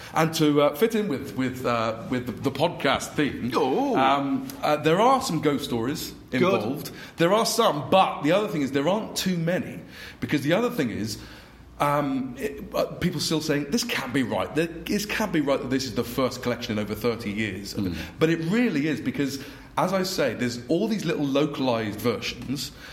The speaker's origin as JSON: {"language": "English", "country": "United Kingdom", "said": "You know, I'm very proud to be British."}